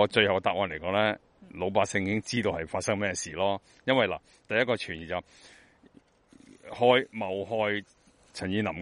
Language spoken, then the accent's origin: Chinese; Hong Kong; 所以我们是香港人很多是锲而不舍的